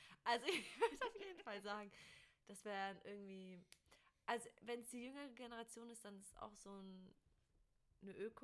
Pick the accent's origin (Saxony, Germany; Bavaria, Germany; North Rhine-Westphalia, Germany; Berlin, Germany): Saxony, Germany; Dresden; Ja, ich komme auch aus Dresden, ich darf das.